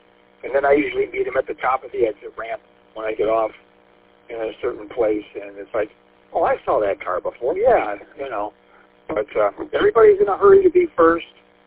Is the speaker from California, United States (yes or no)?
no; St. Clair Shores, Michigan, United States; The Speedways in my hometown of St. Clair Shores that I remember were originally total gas stations before they converted.